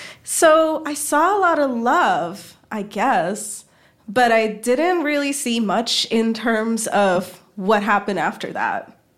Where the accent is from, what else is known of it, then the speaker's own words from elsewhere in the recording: Mumbai, Maharashtra, India; You see, I grew up in Bombay in the peak era of the Bollywood rom-com.